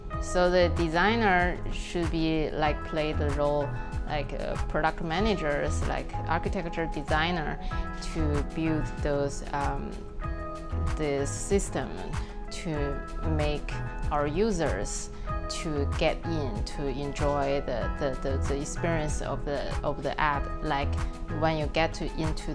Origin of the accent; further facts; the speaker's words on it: Beijing, China; English is a second language; I'm from Hutong place, which is a really local location in capital of China, Beijing.